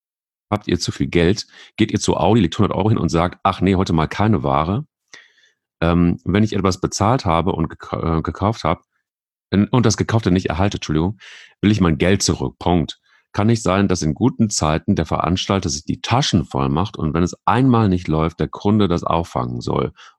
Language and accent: German; Rhineland-Palatinate, Germany; Bei uns im Westerwald sagt man schibbelig.